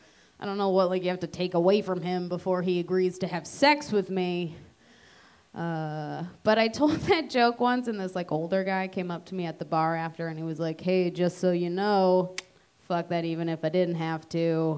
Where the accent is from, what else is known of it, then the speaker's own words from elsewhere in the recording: New Hampshire, United States; And I'm from New Hampshire